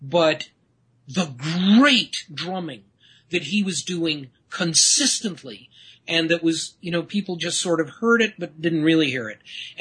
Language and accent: English; Detroit, Michigan, United States; I'm from Detroit, so Motown was always playing.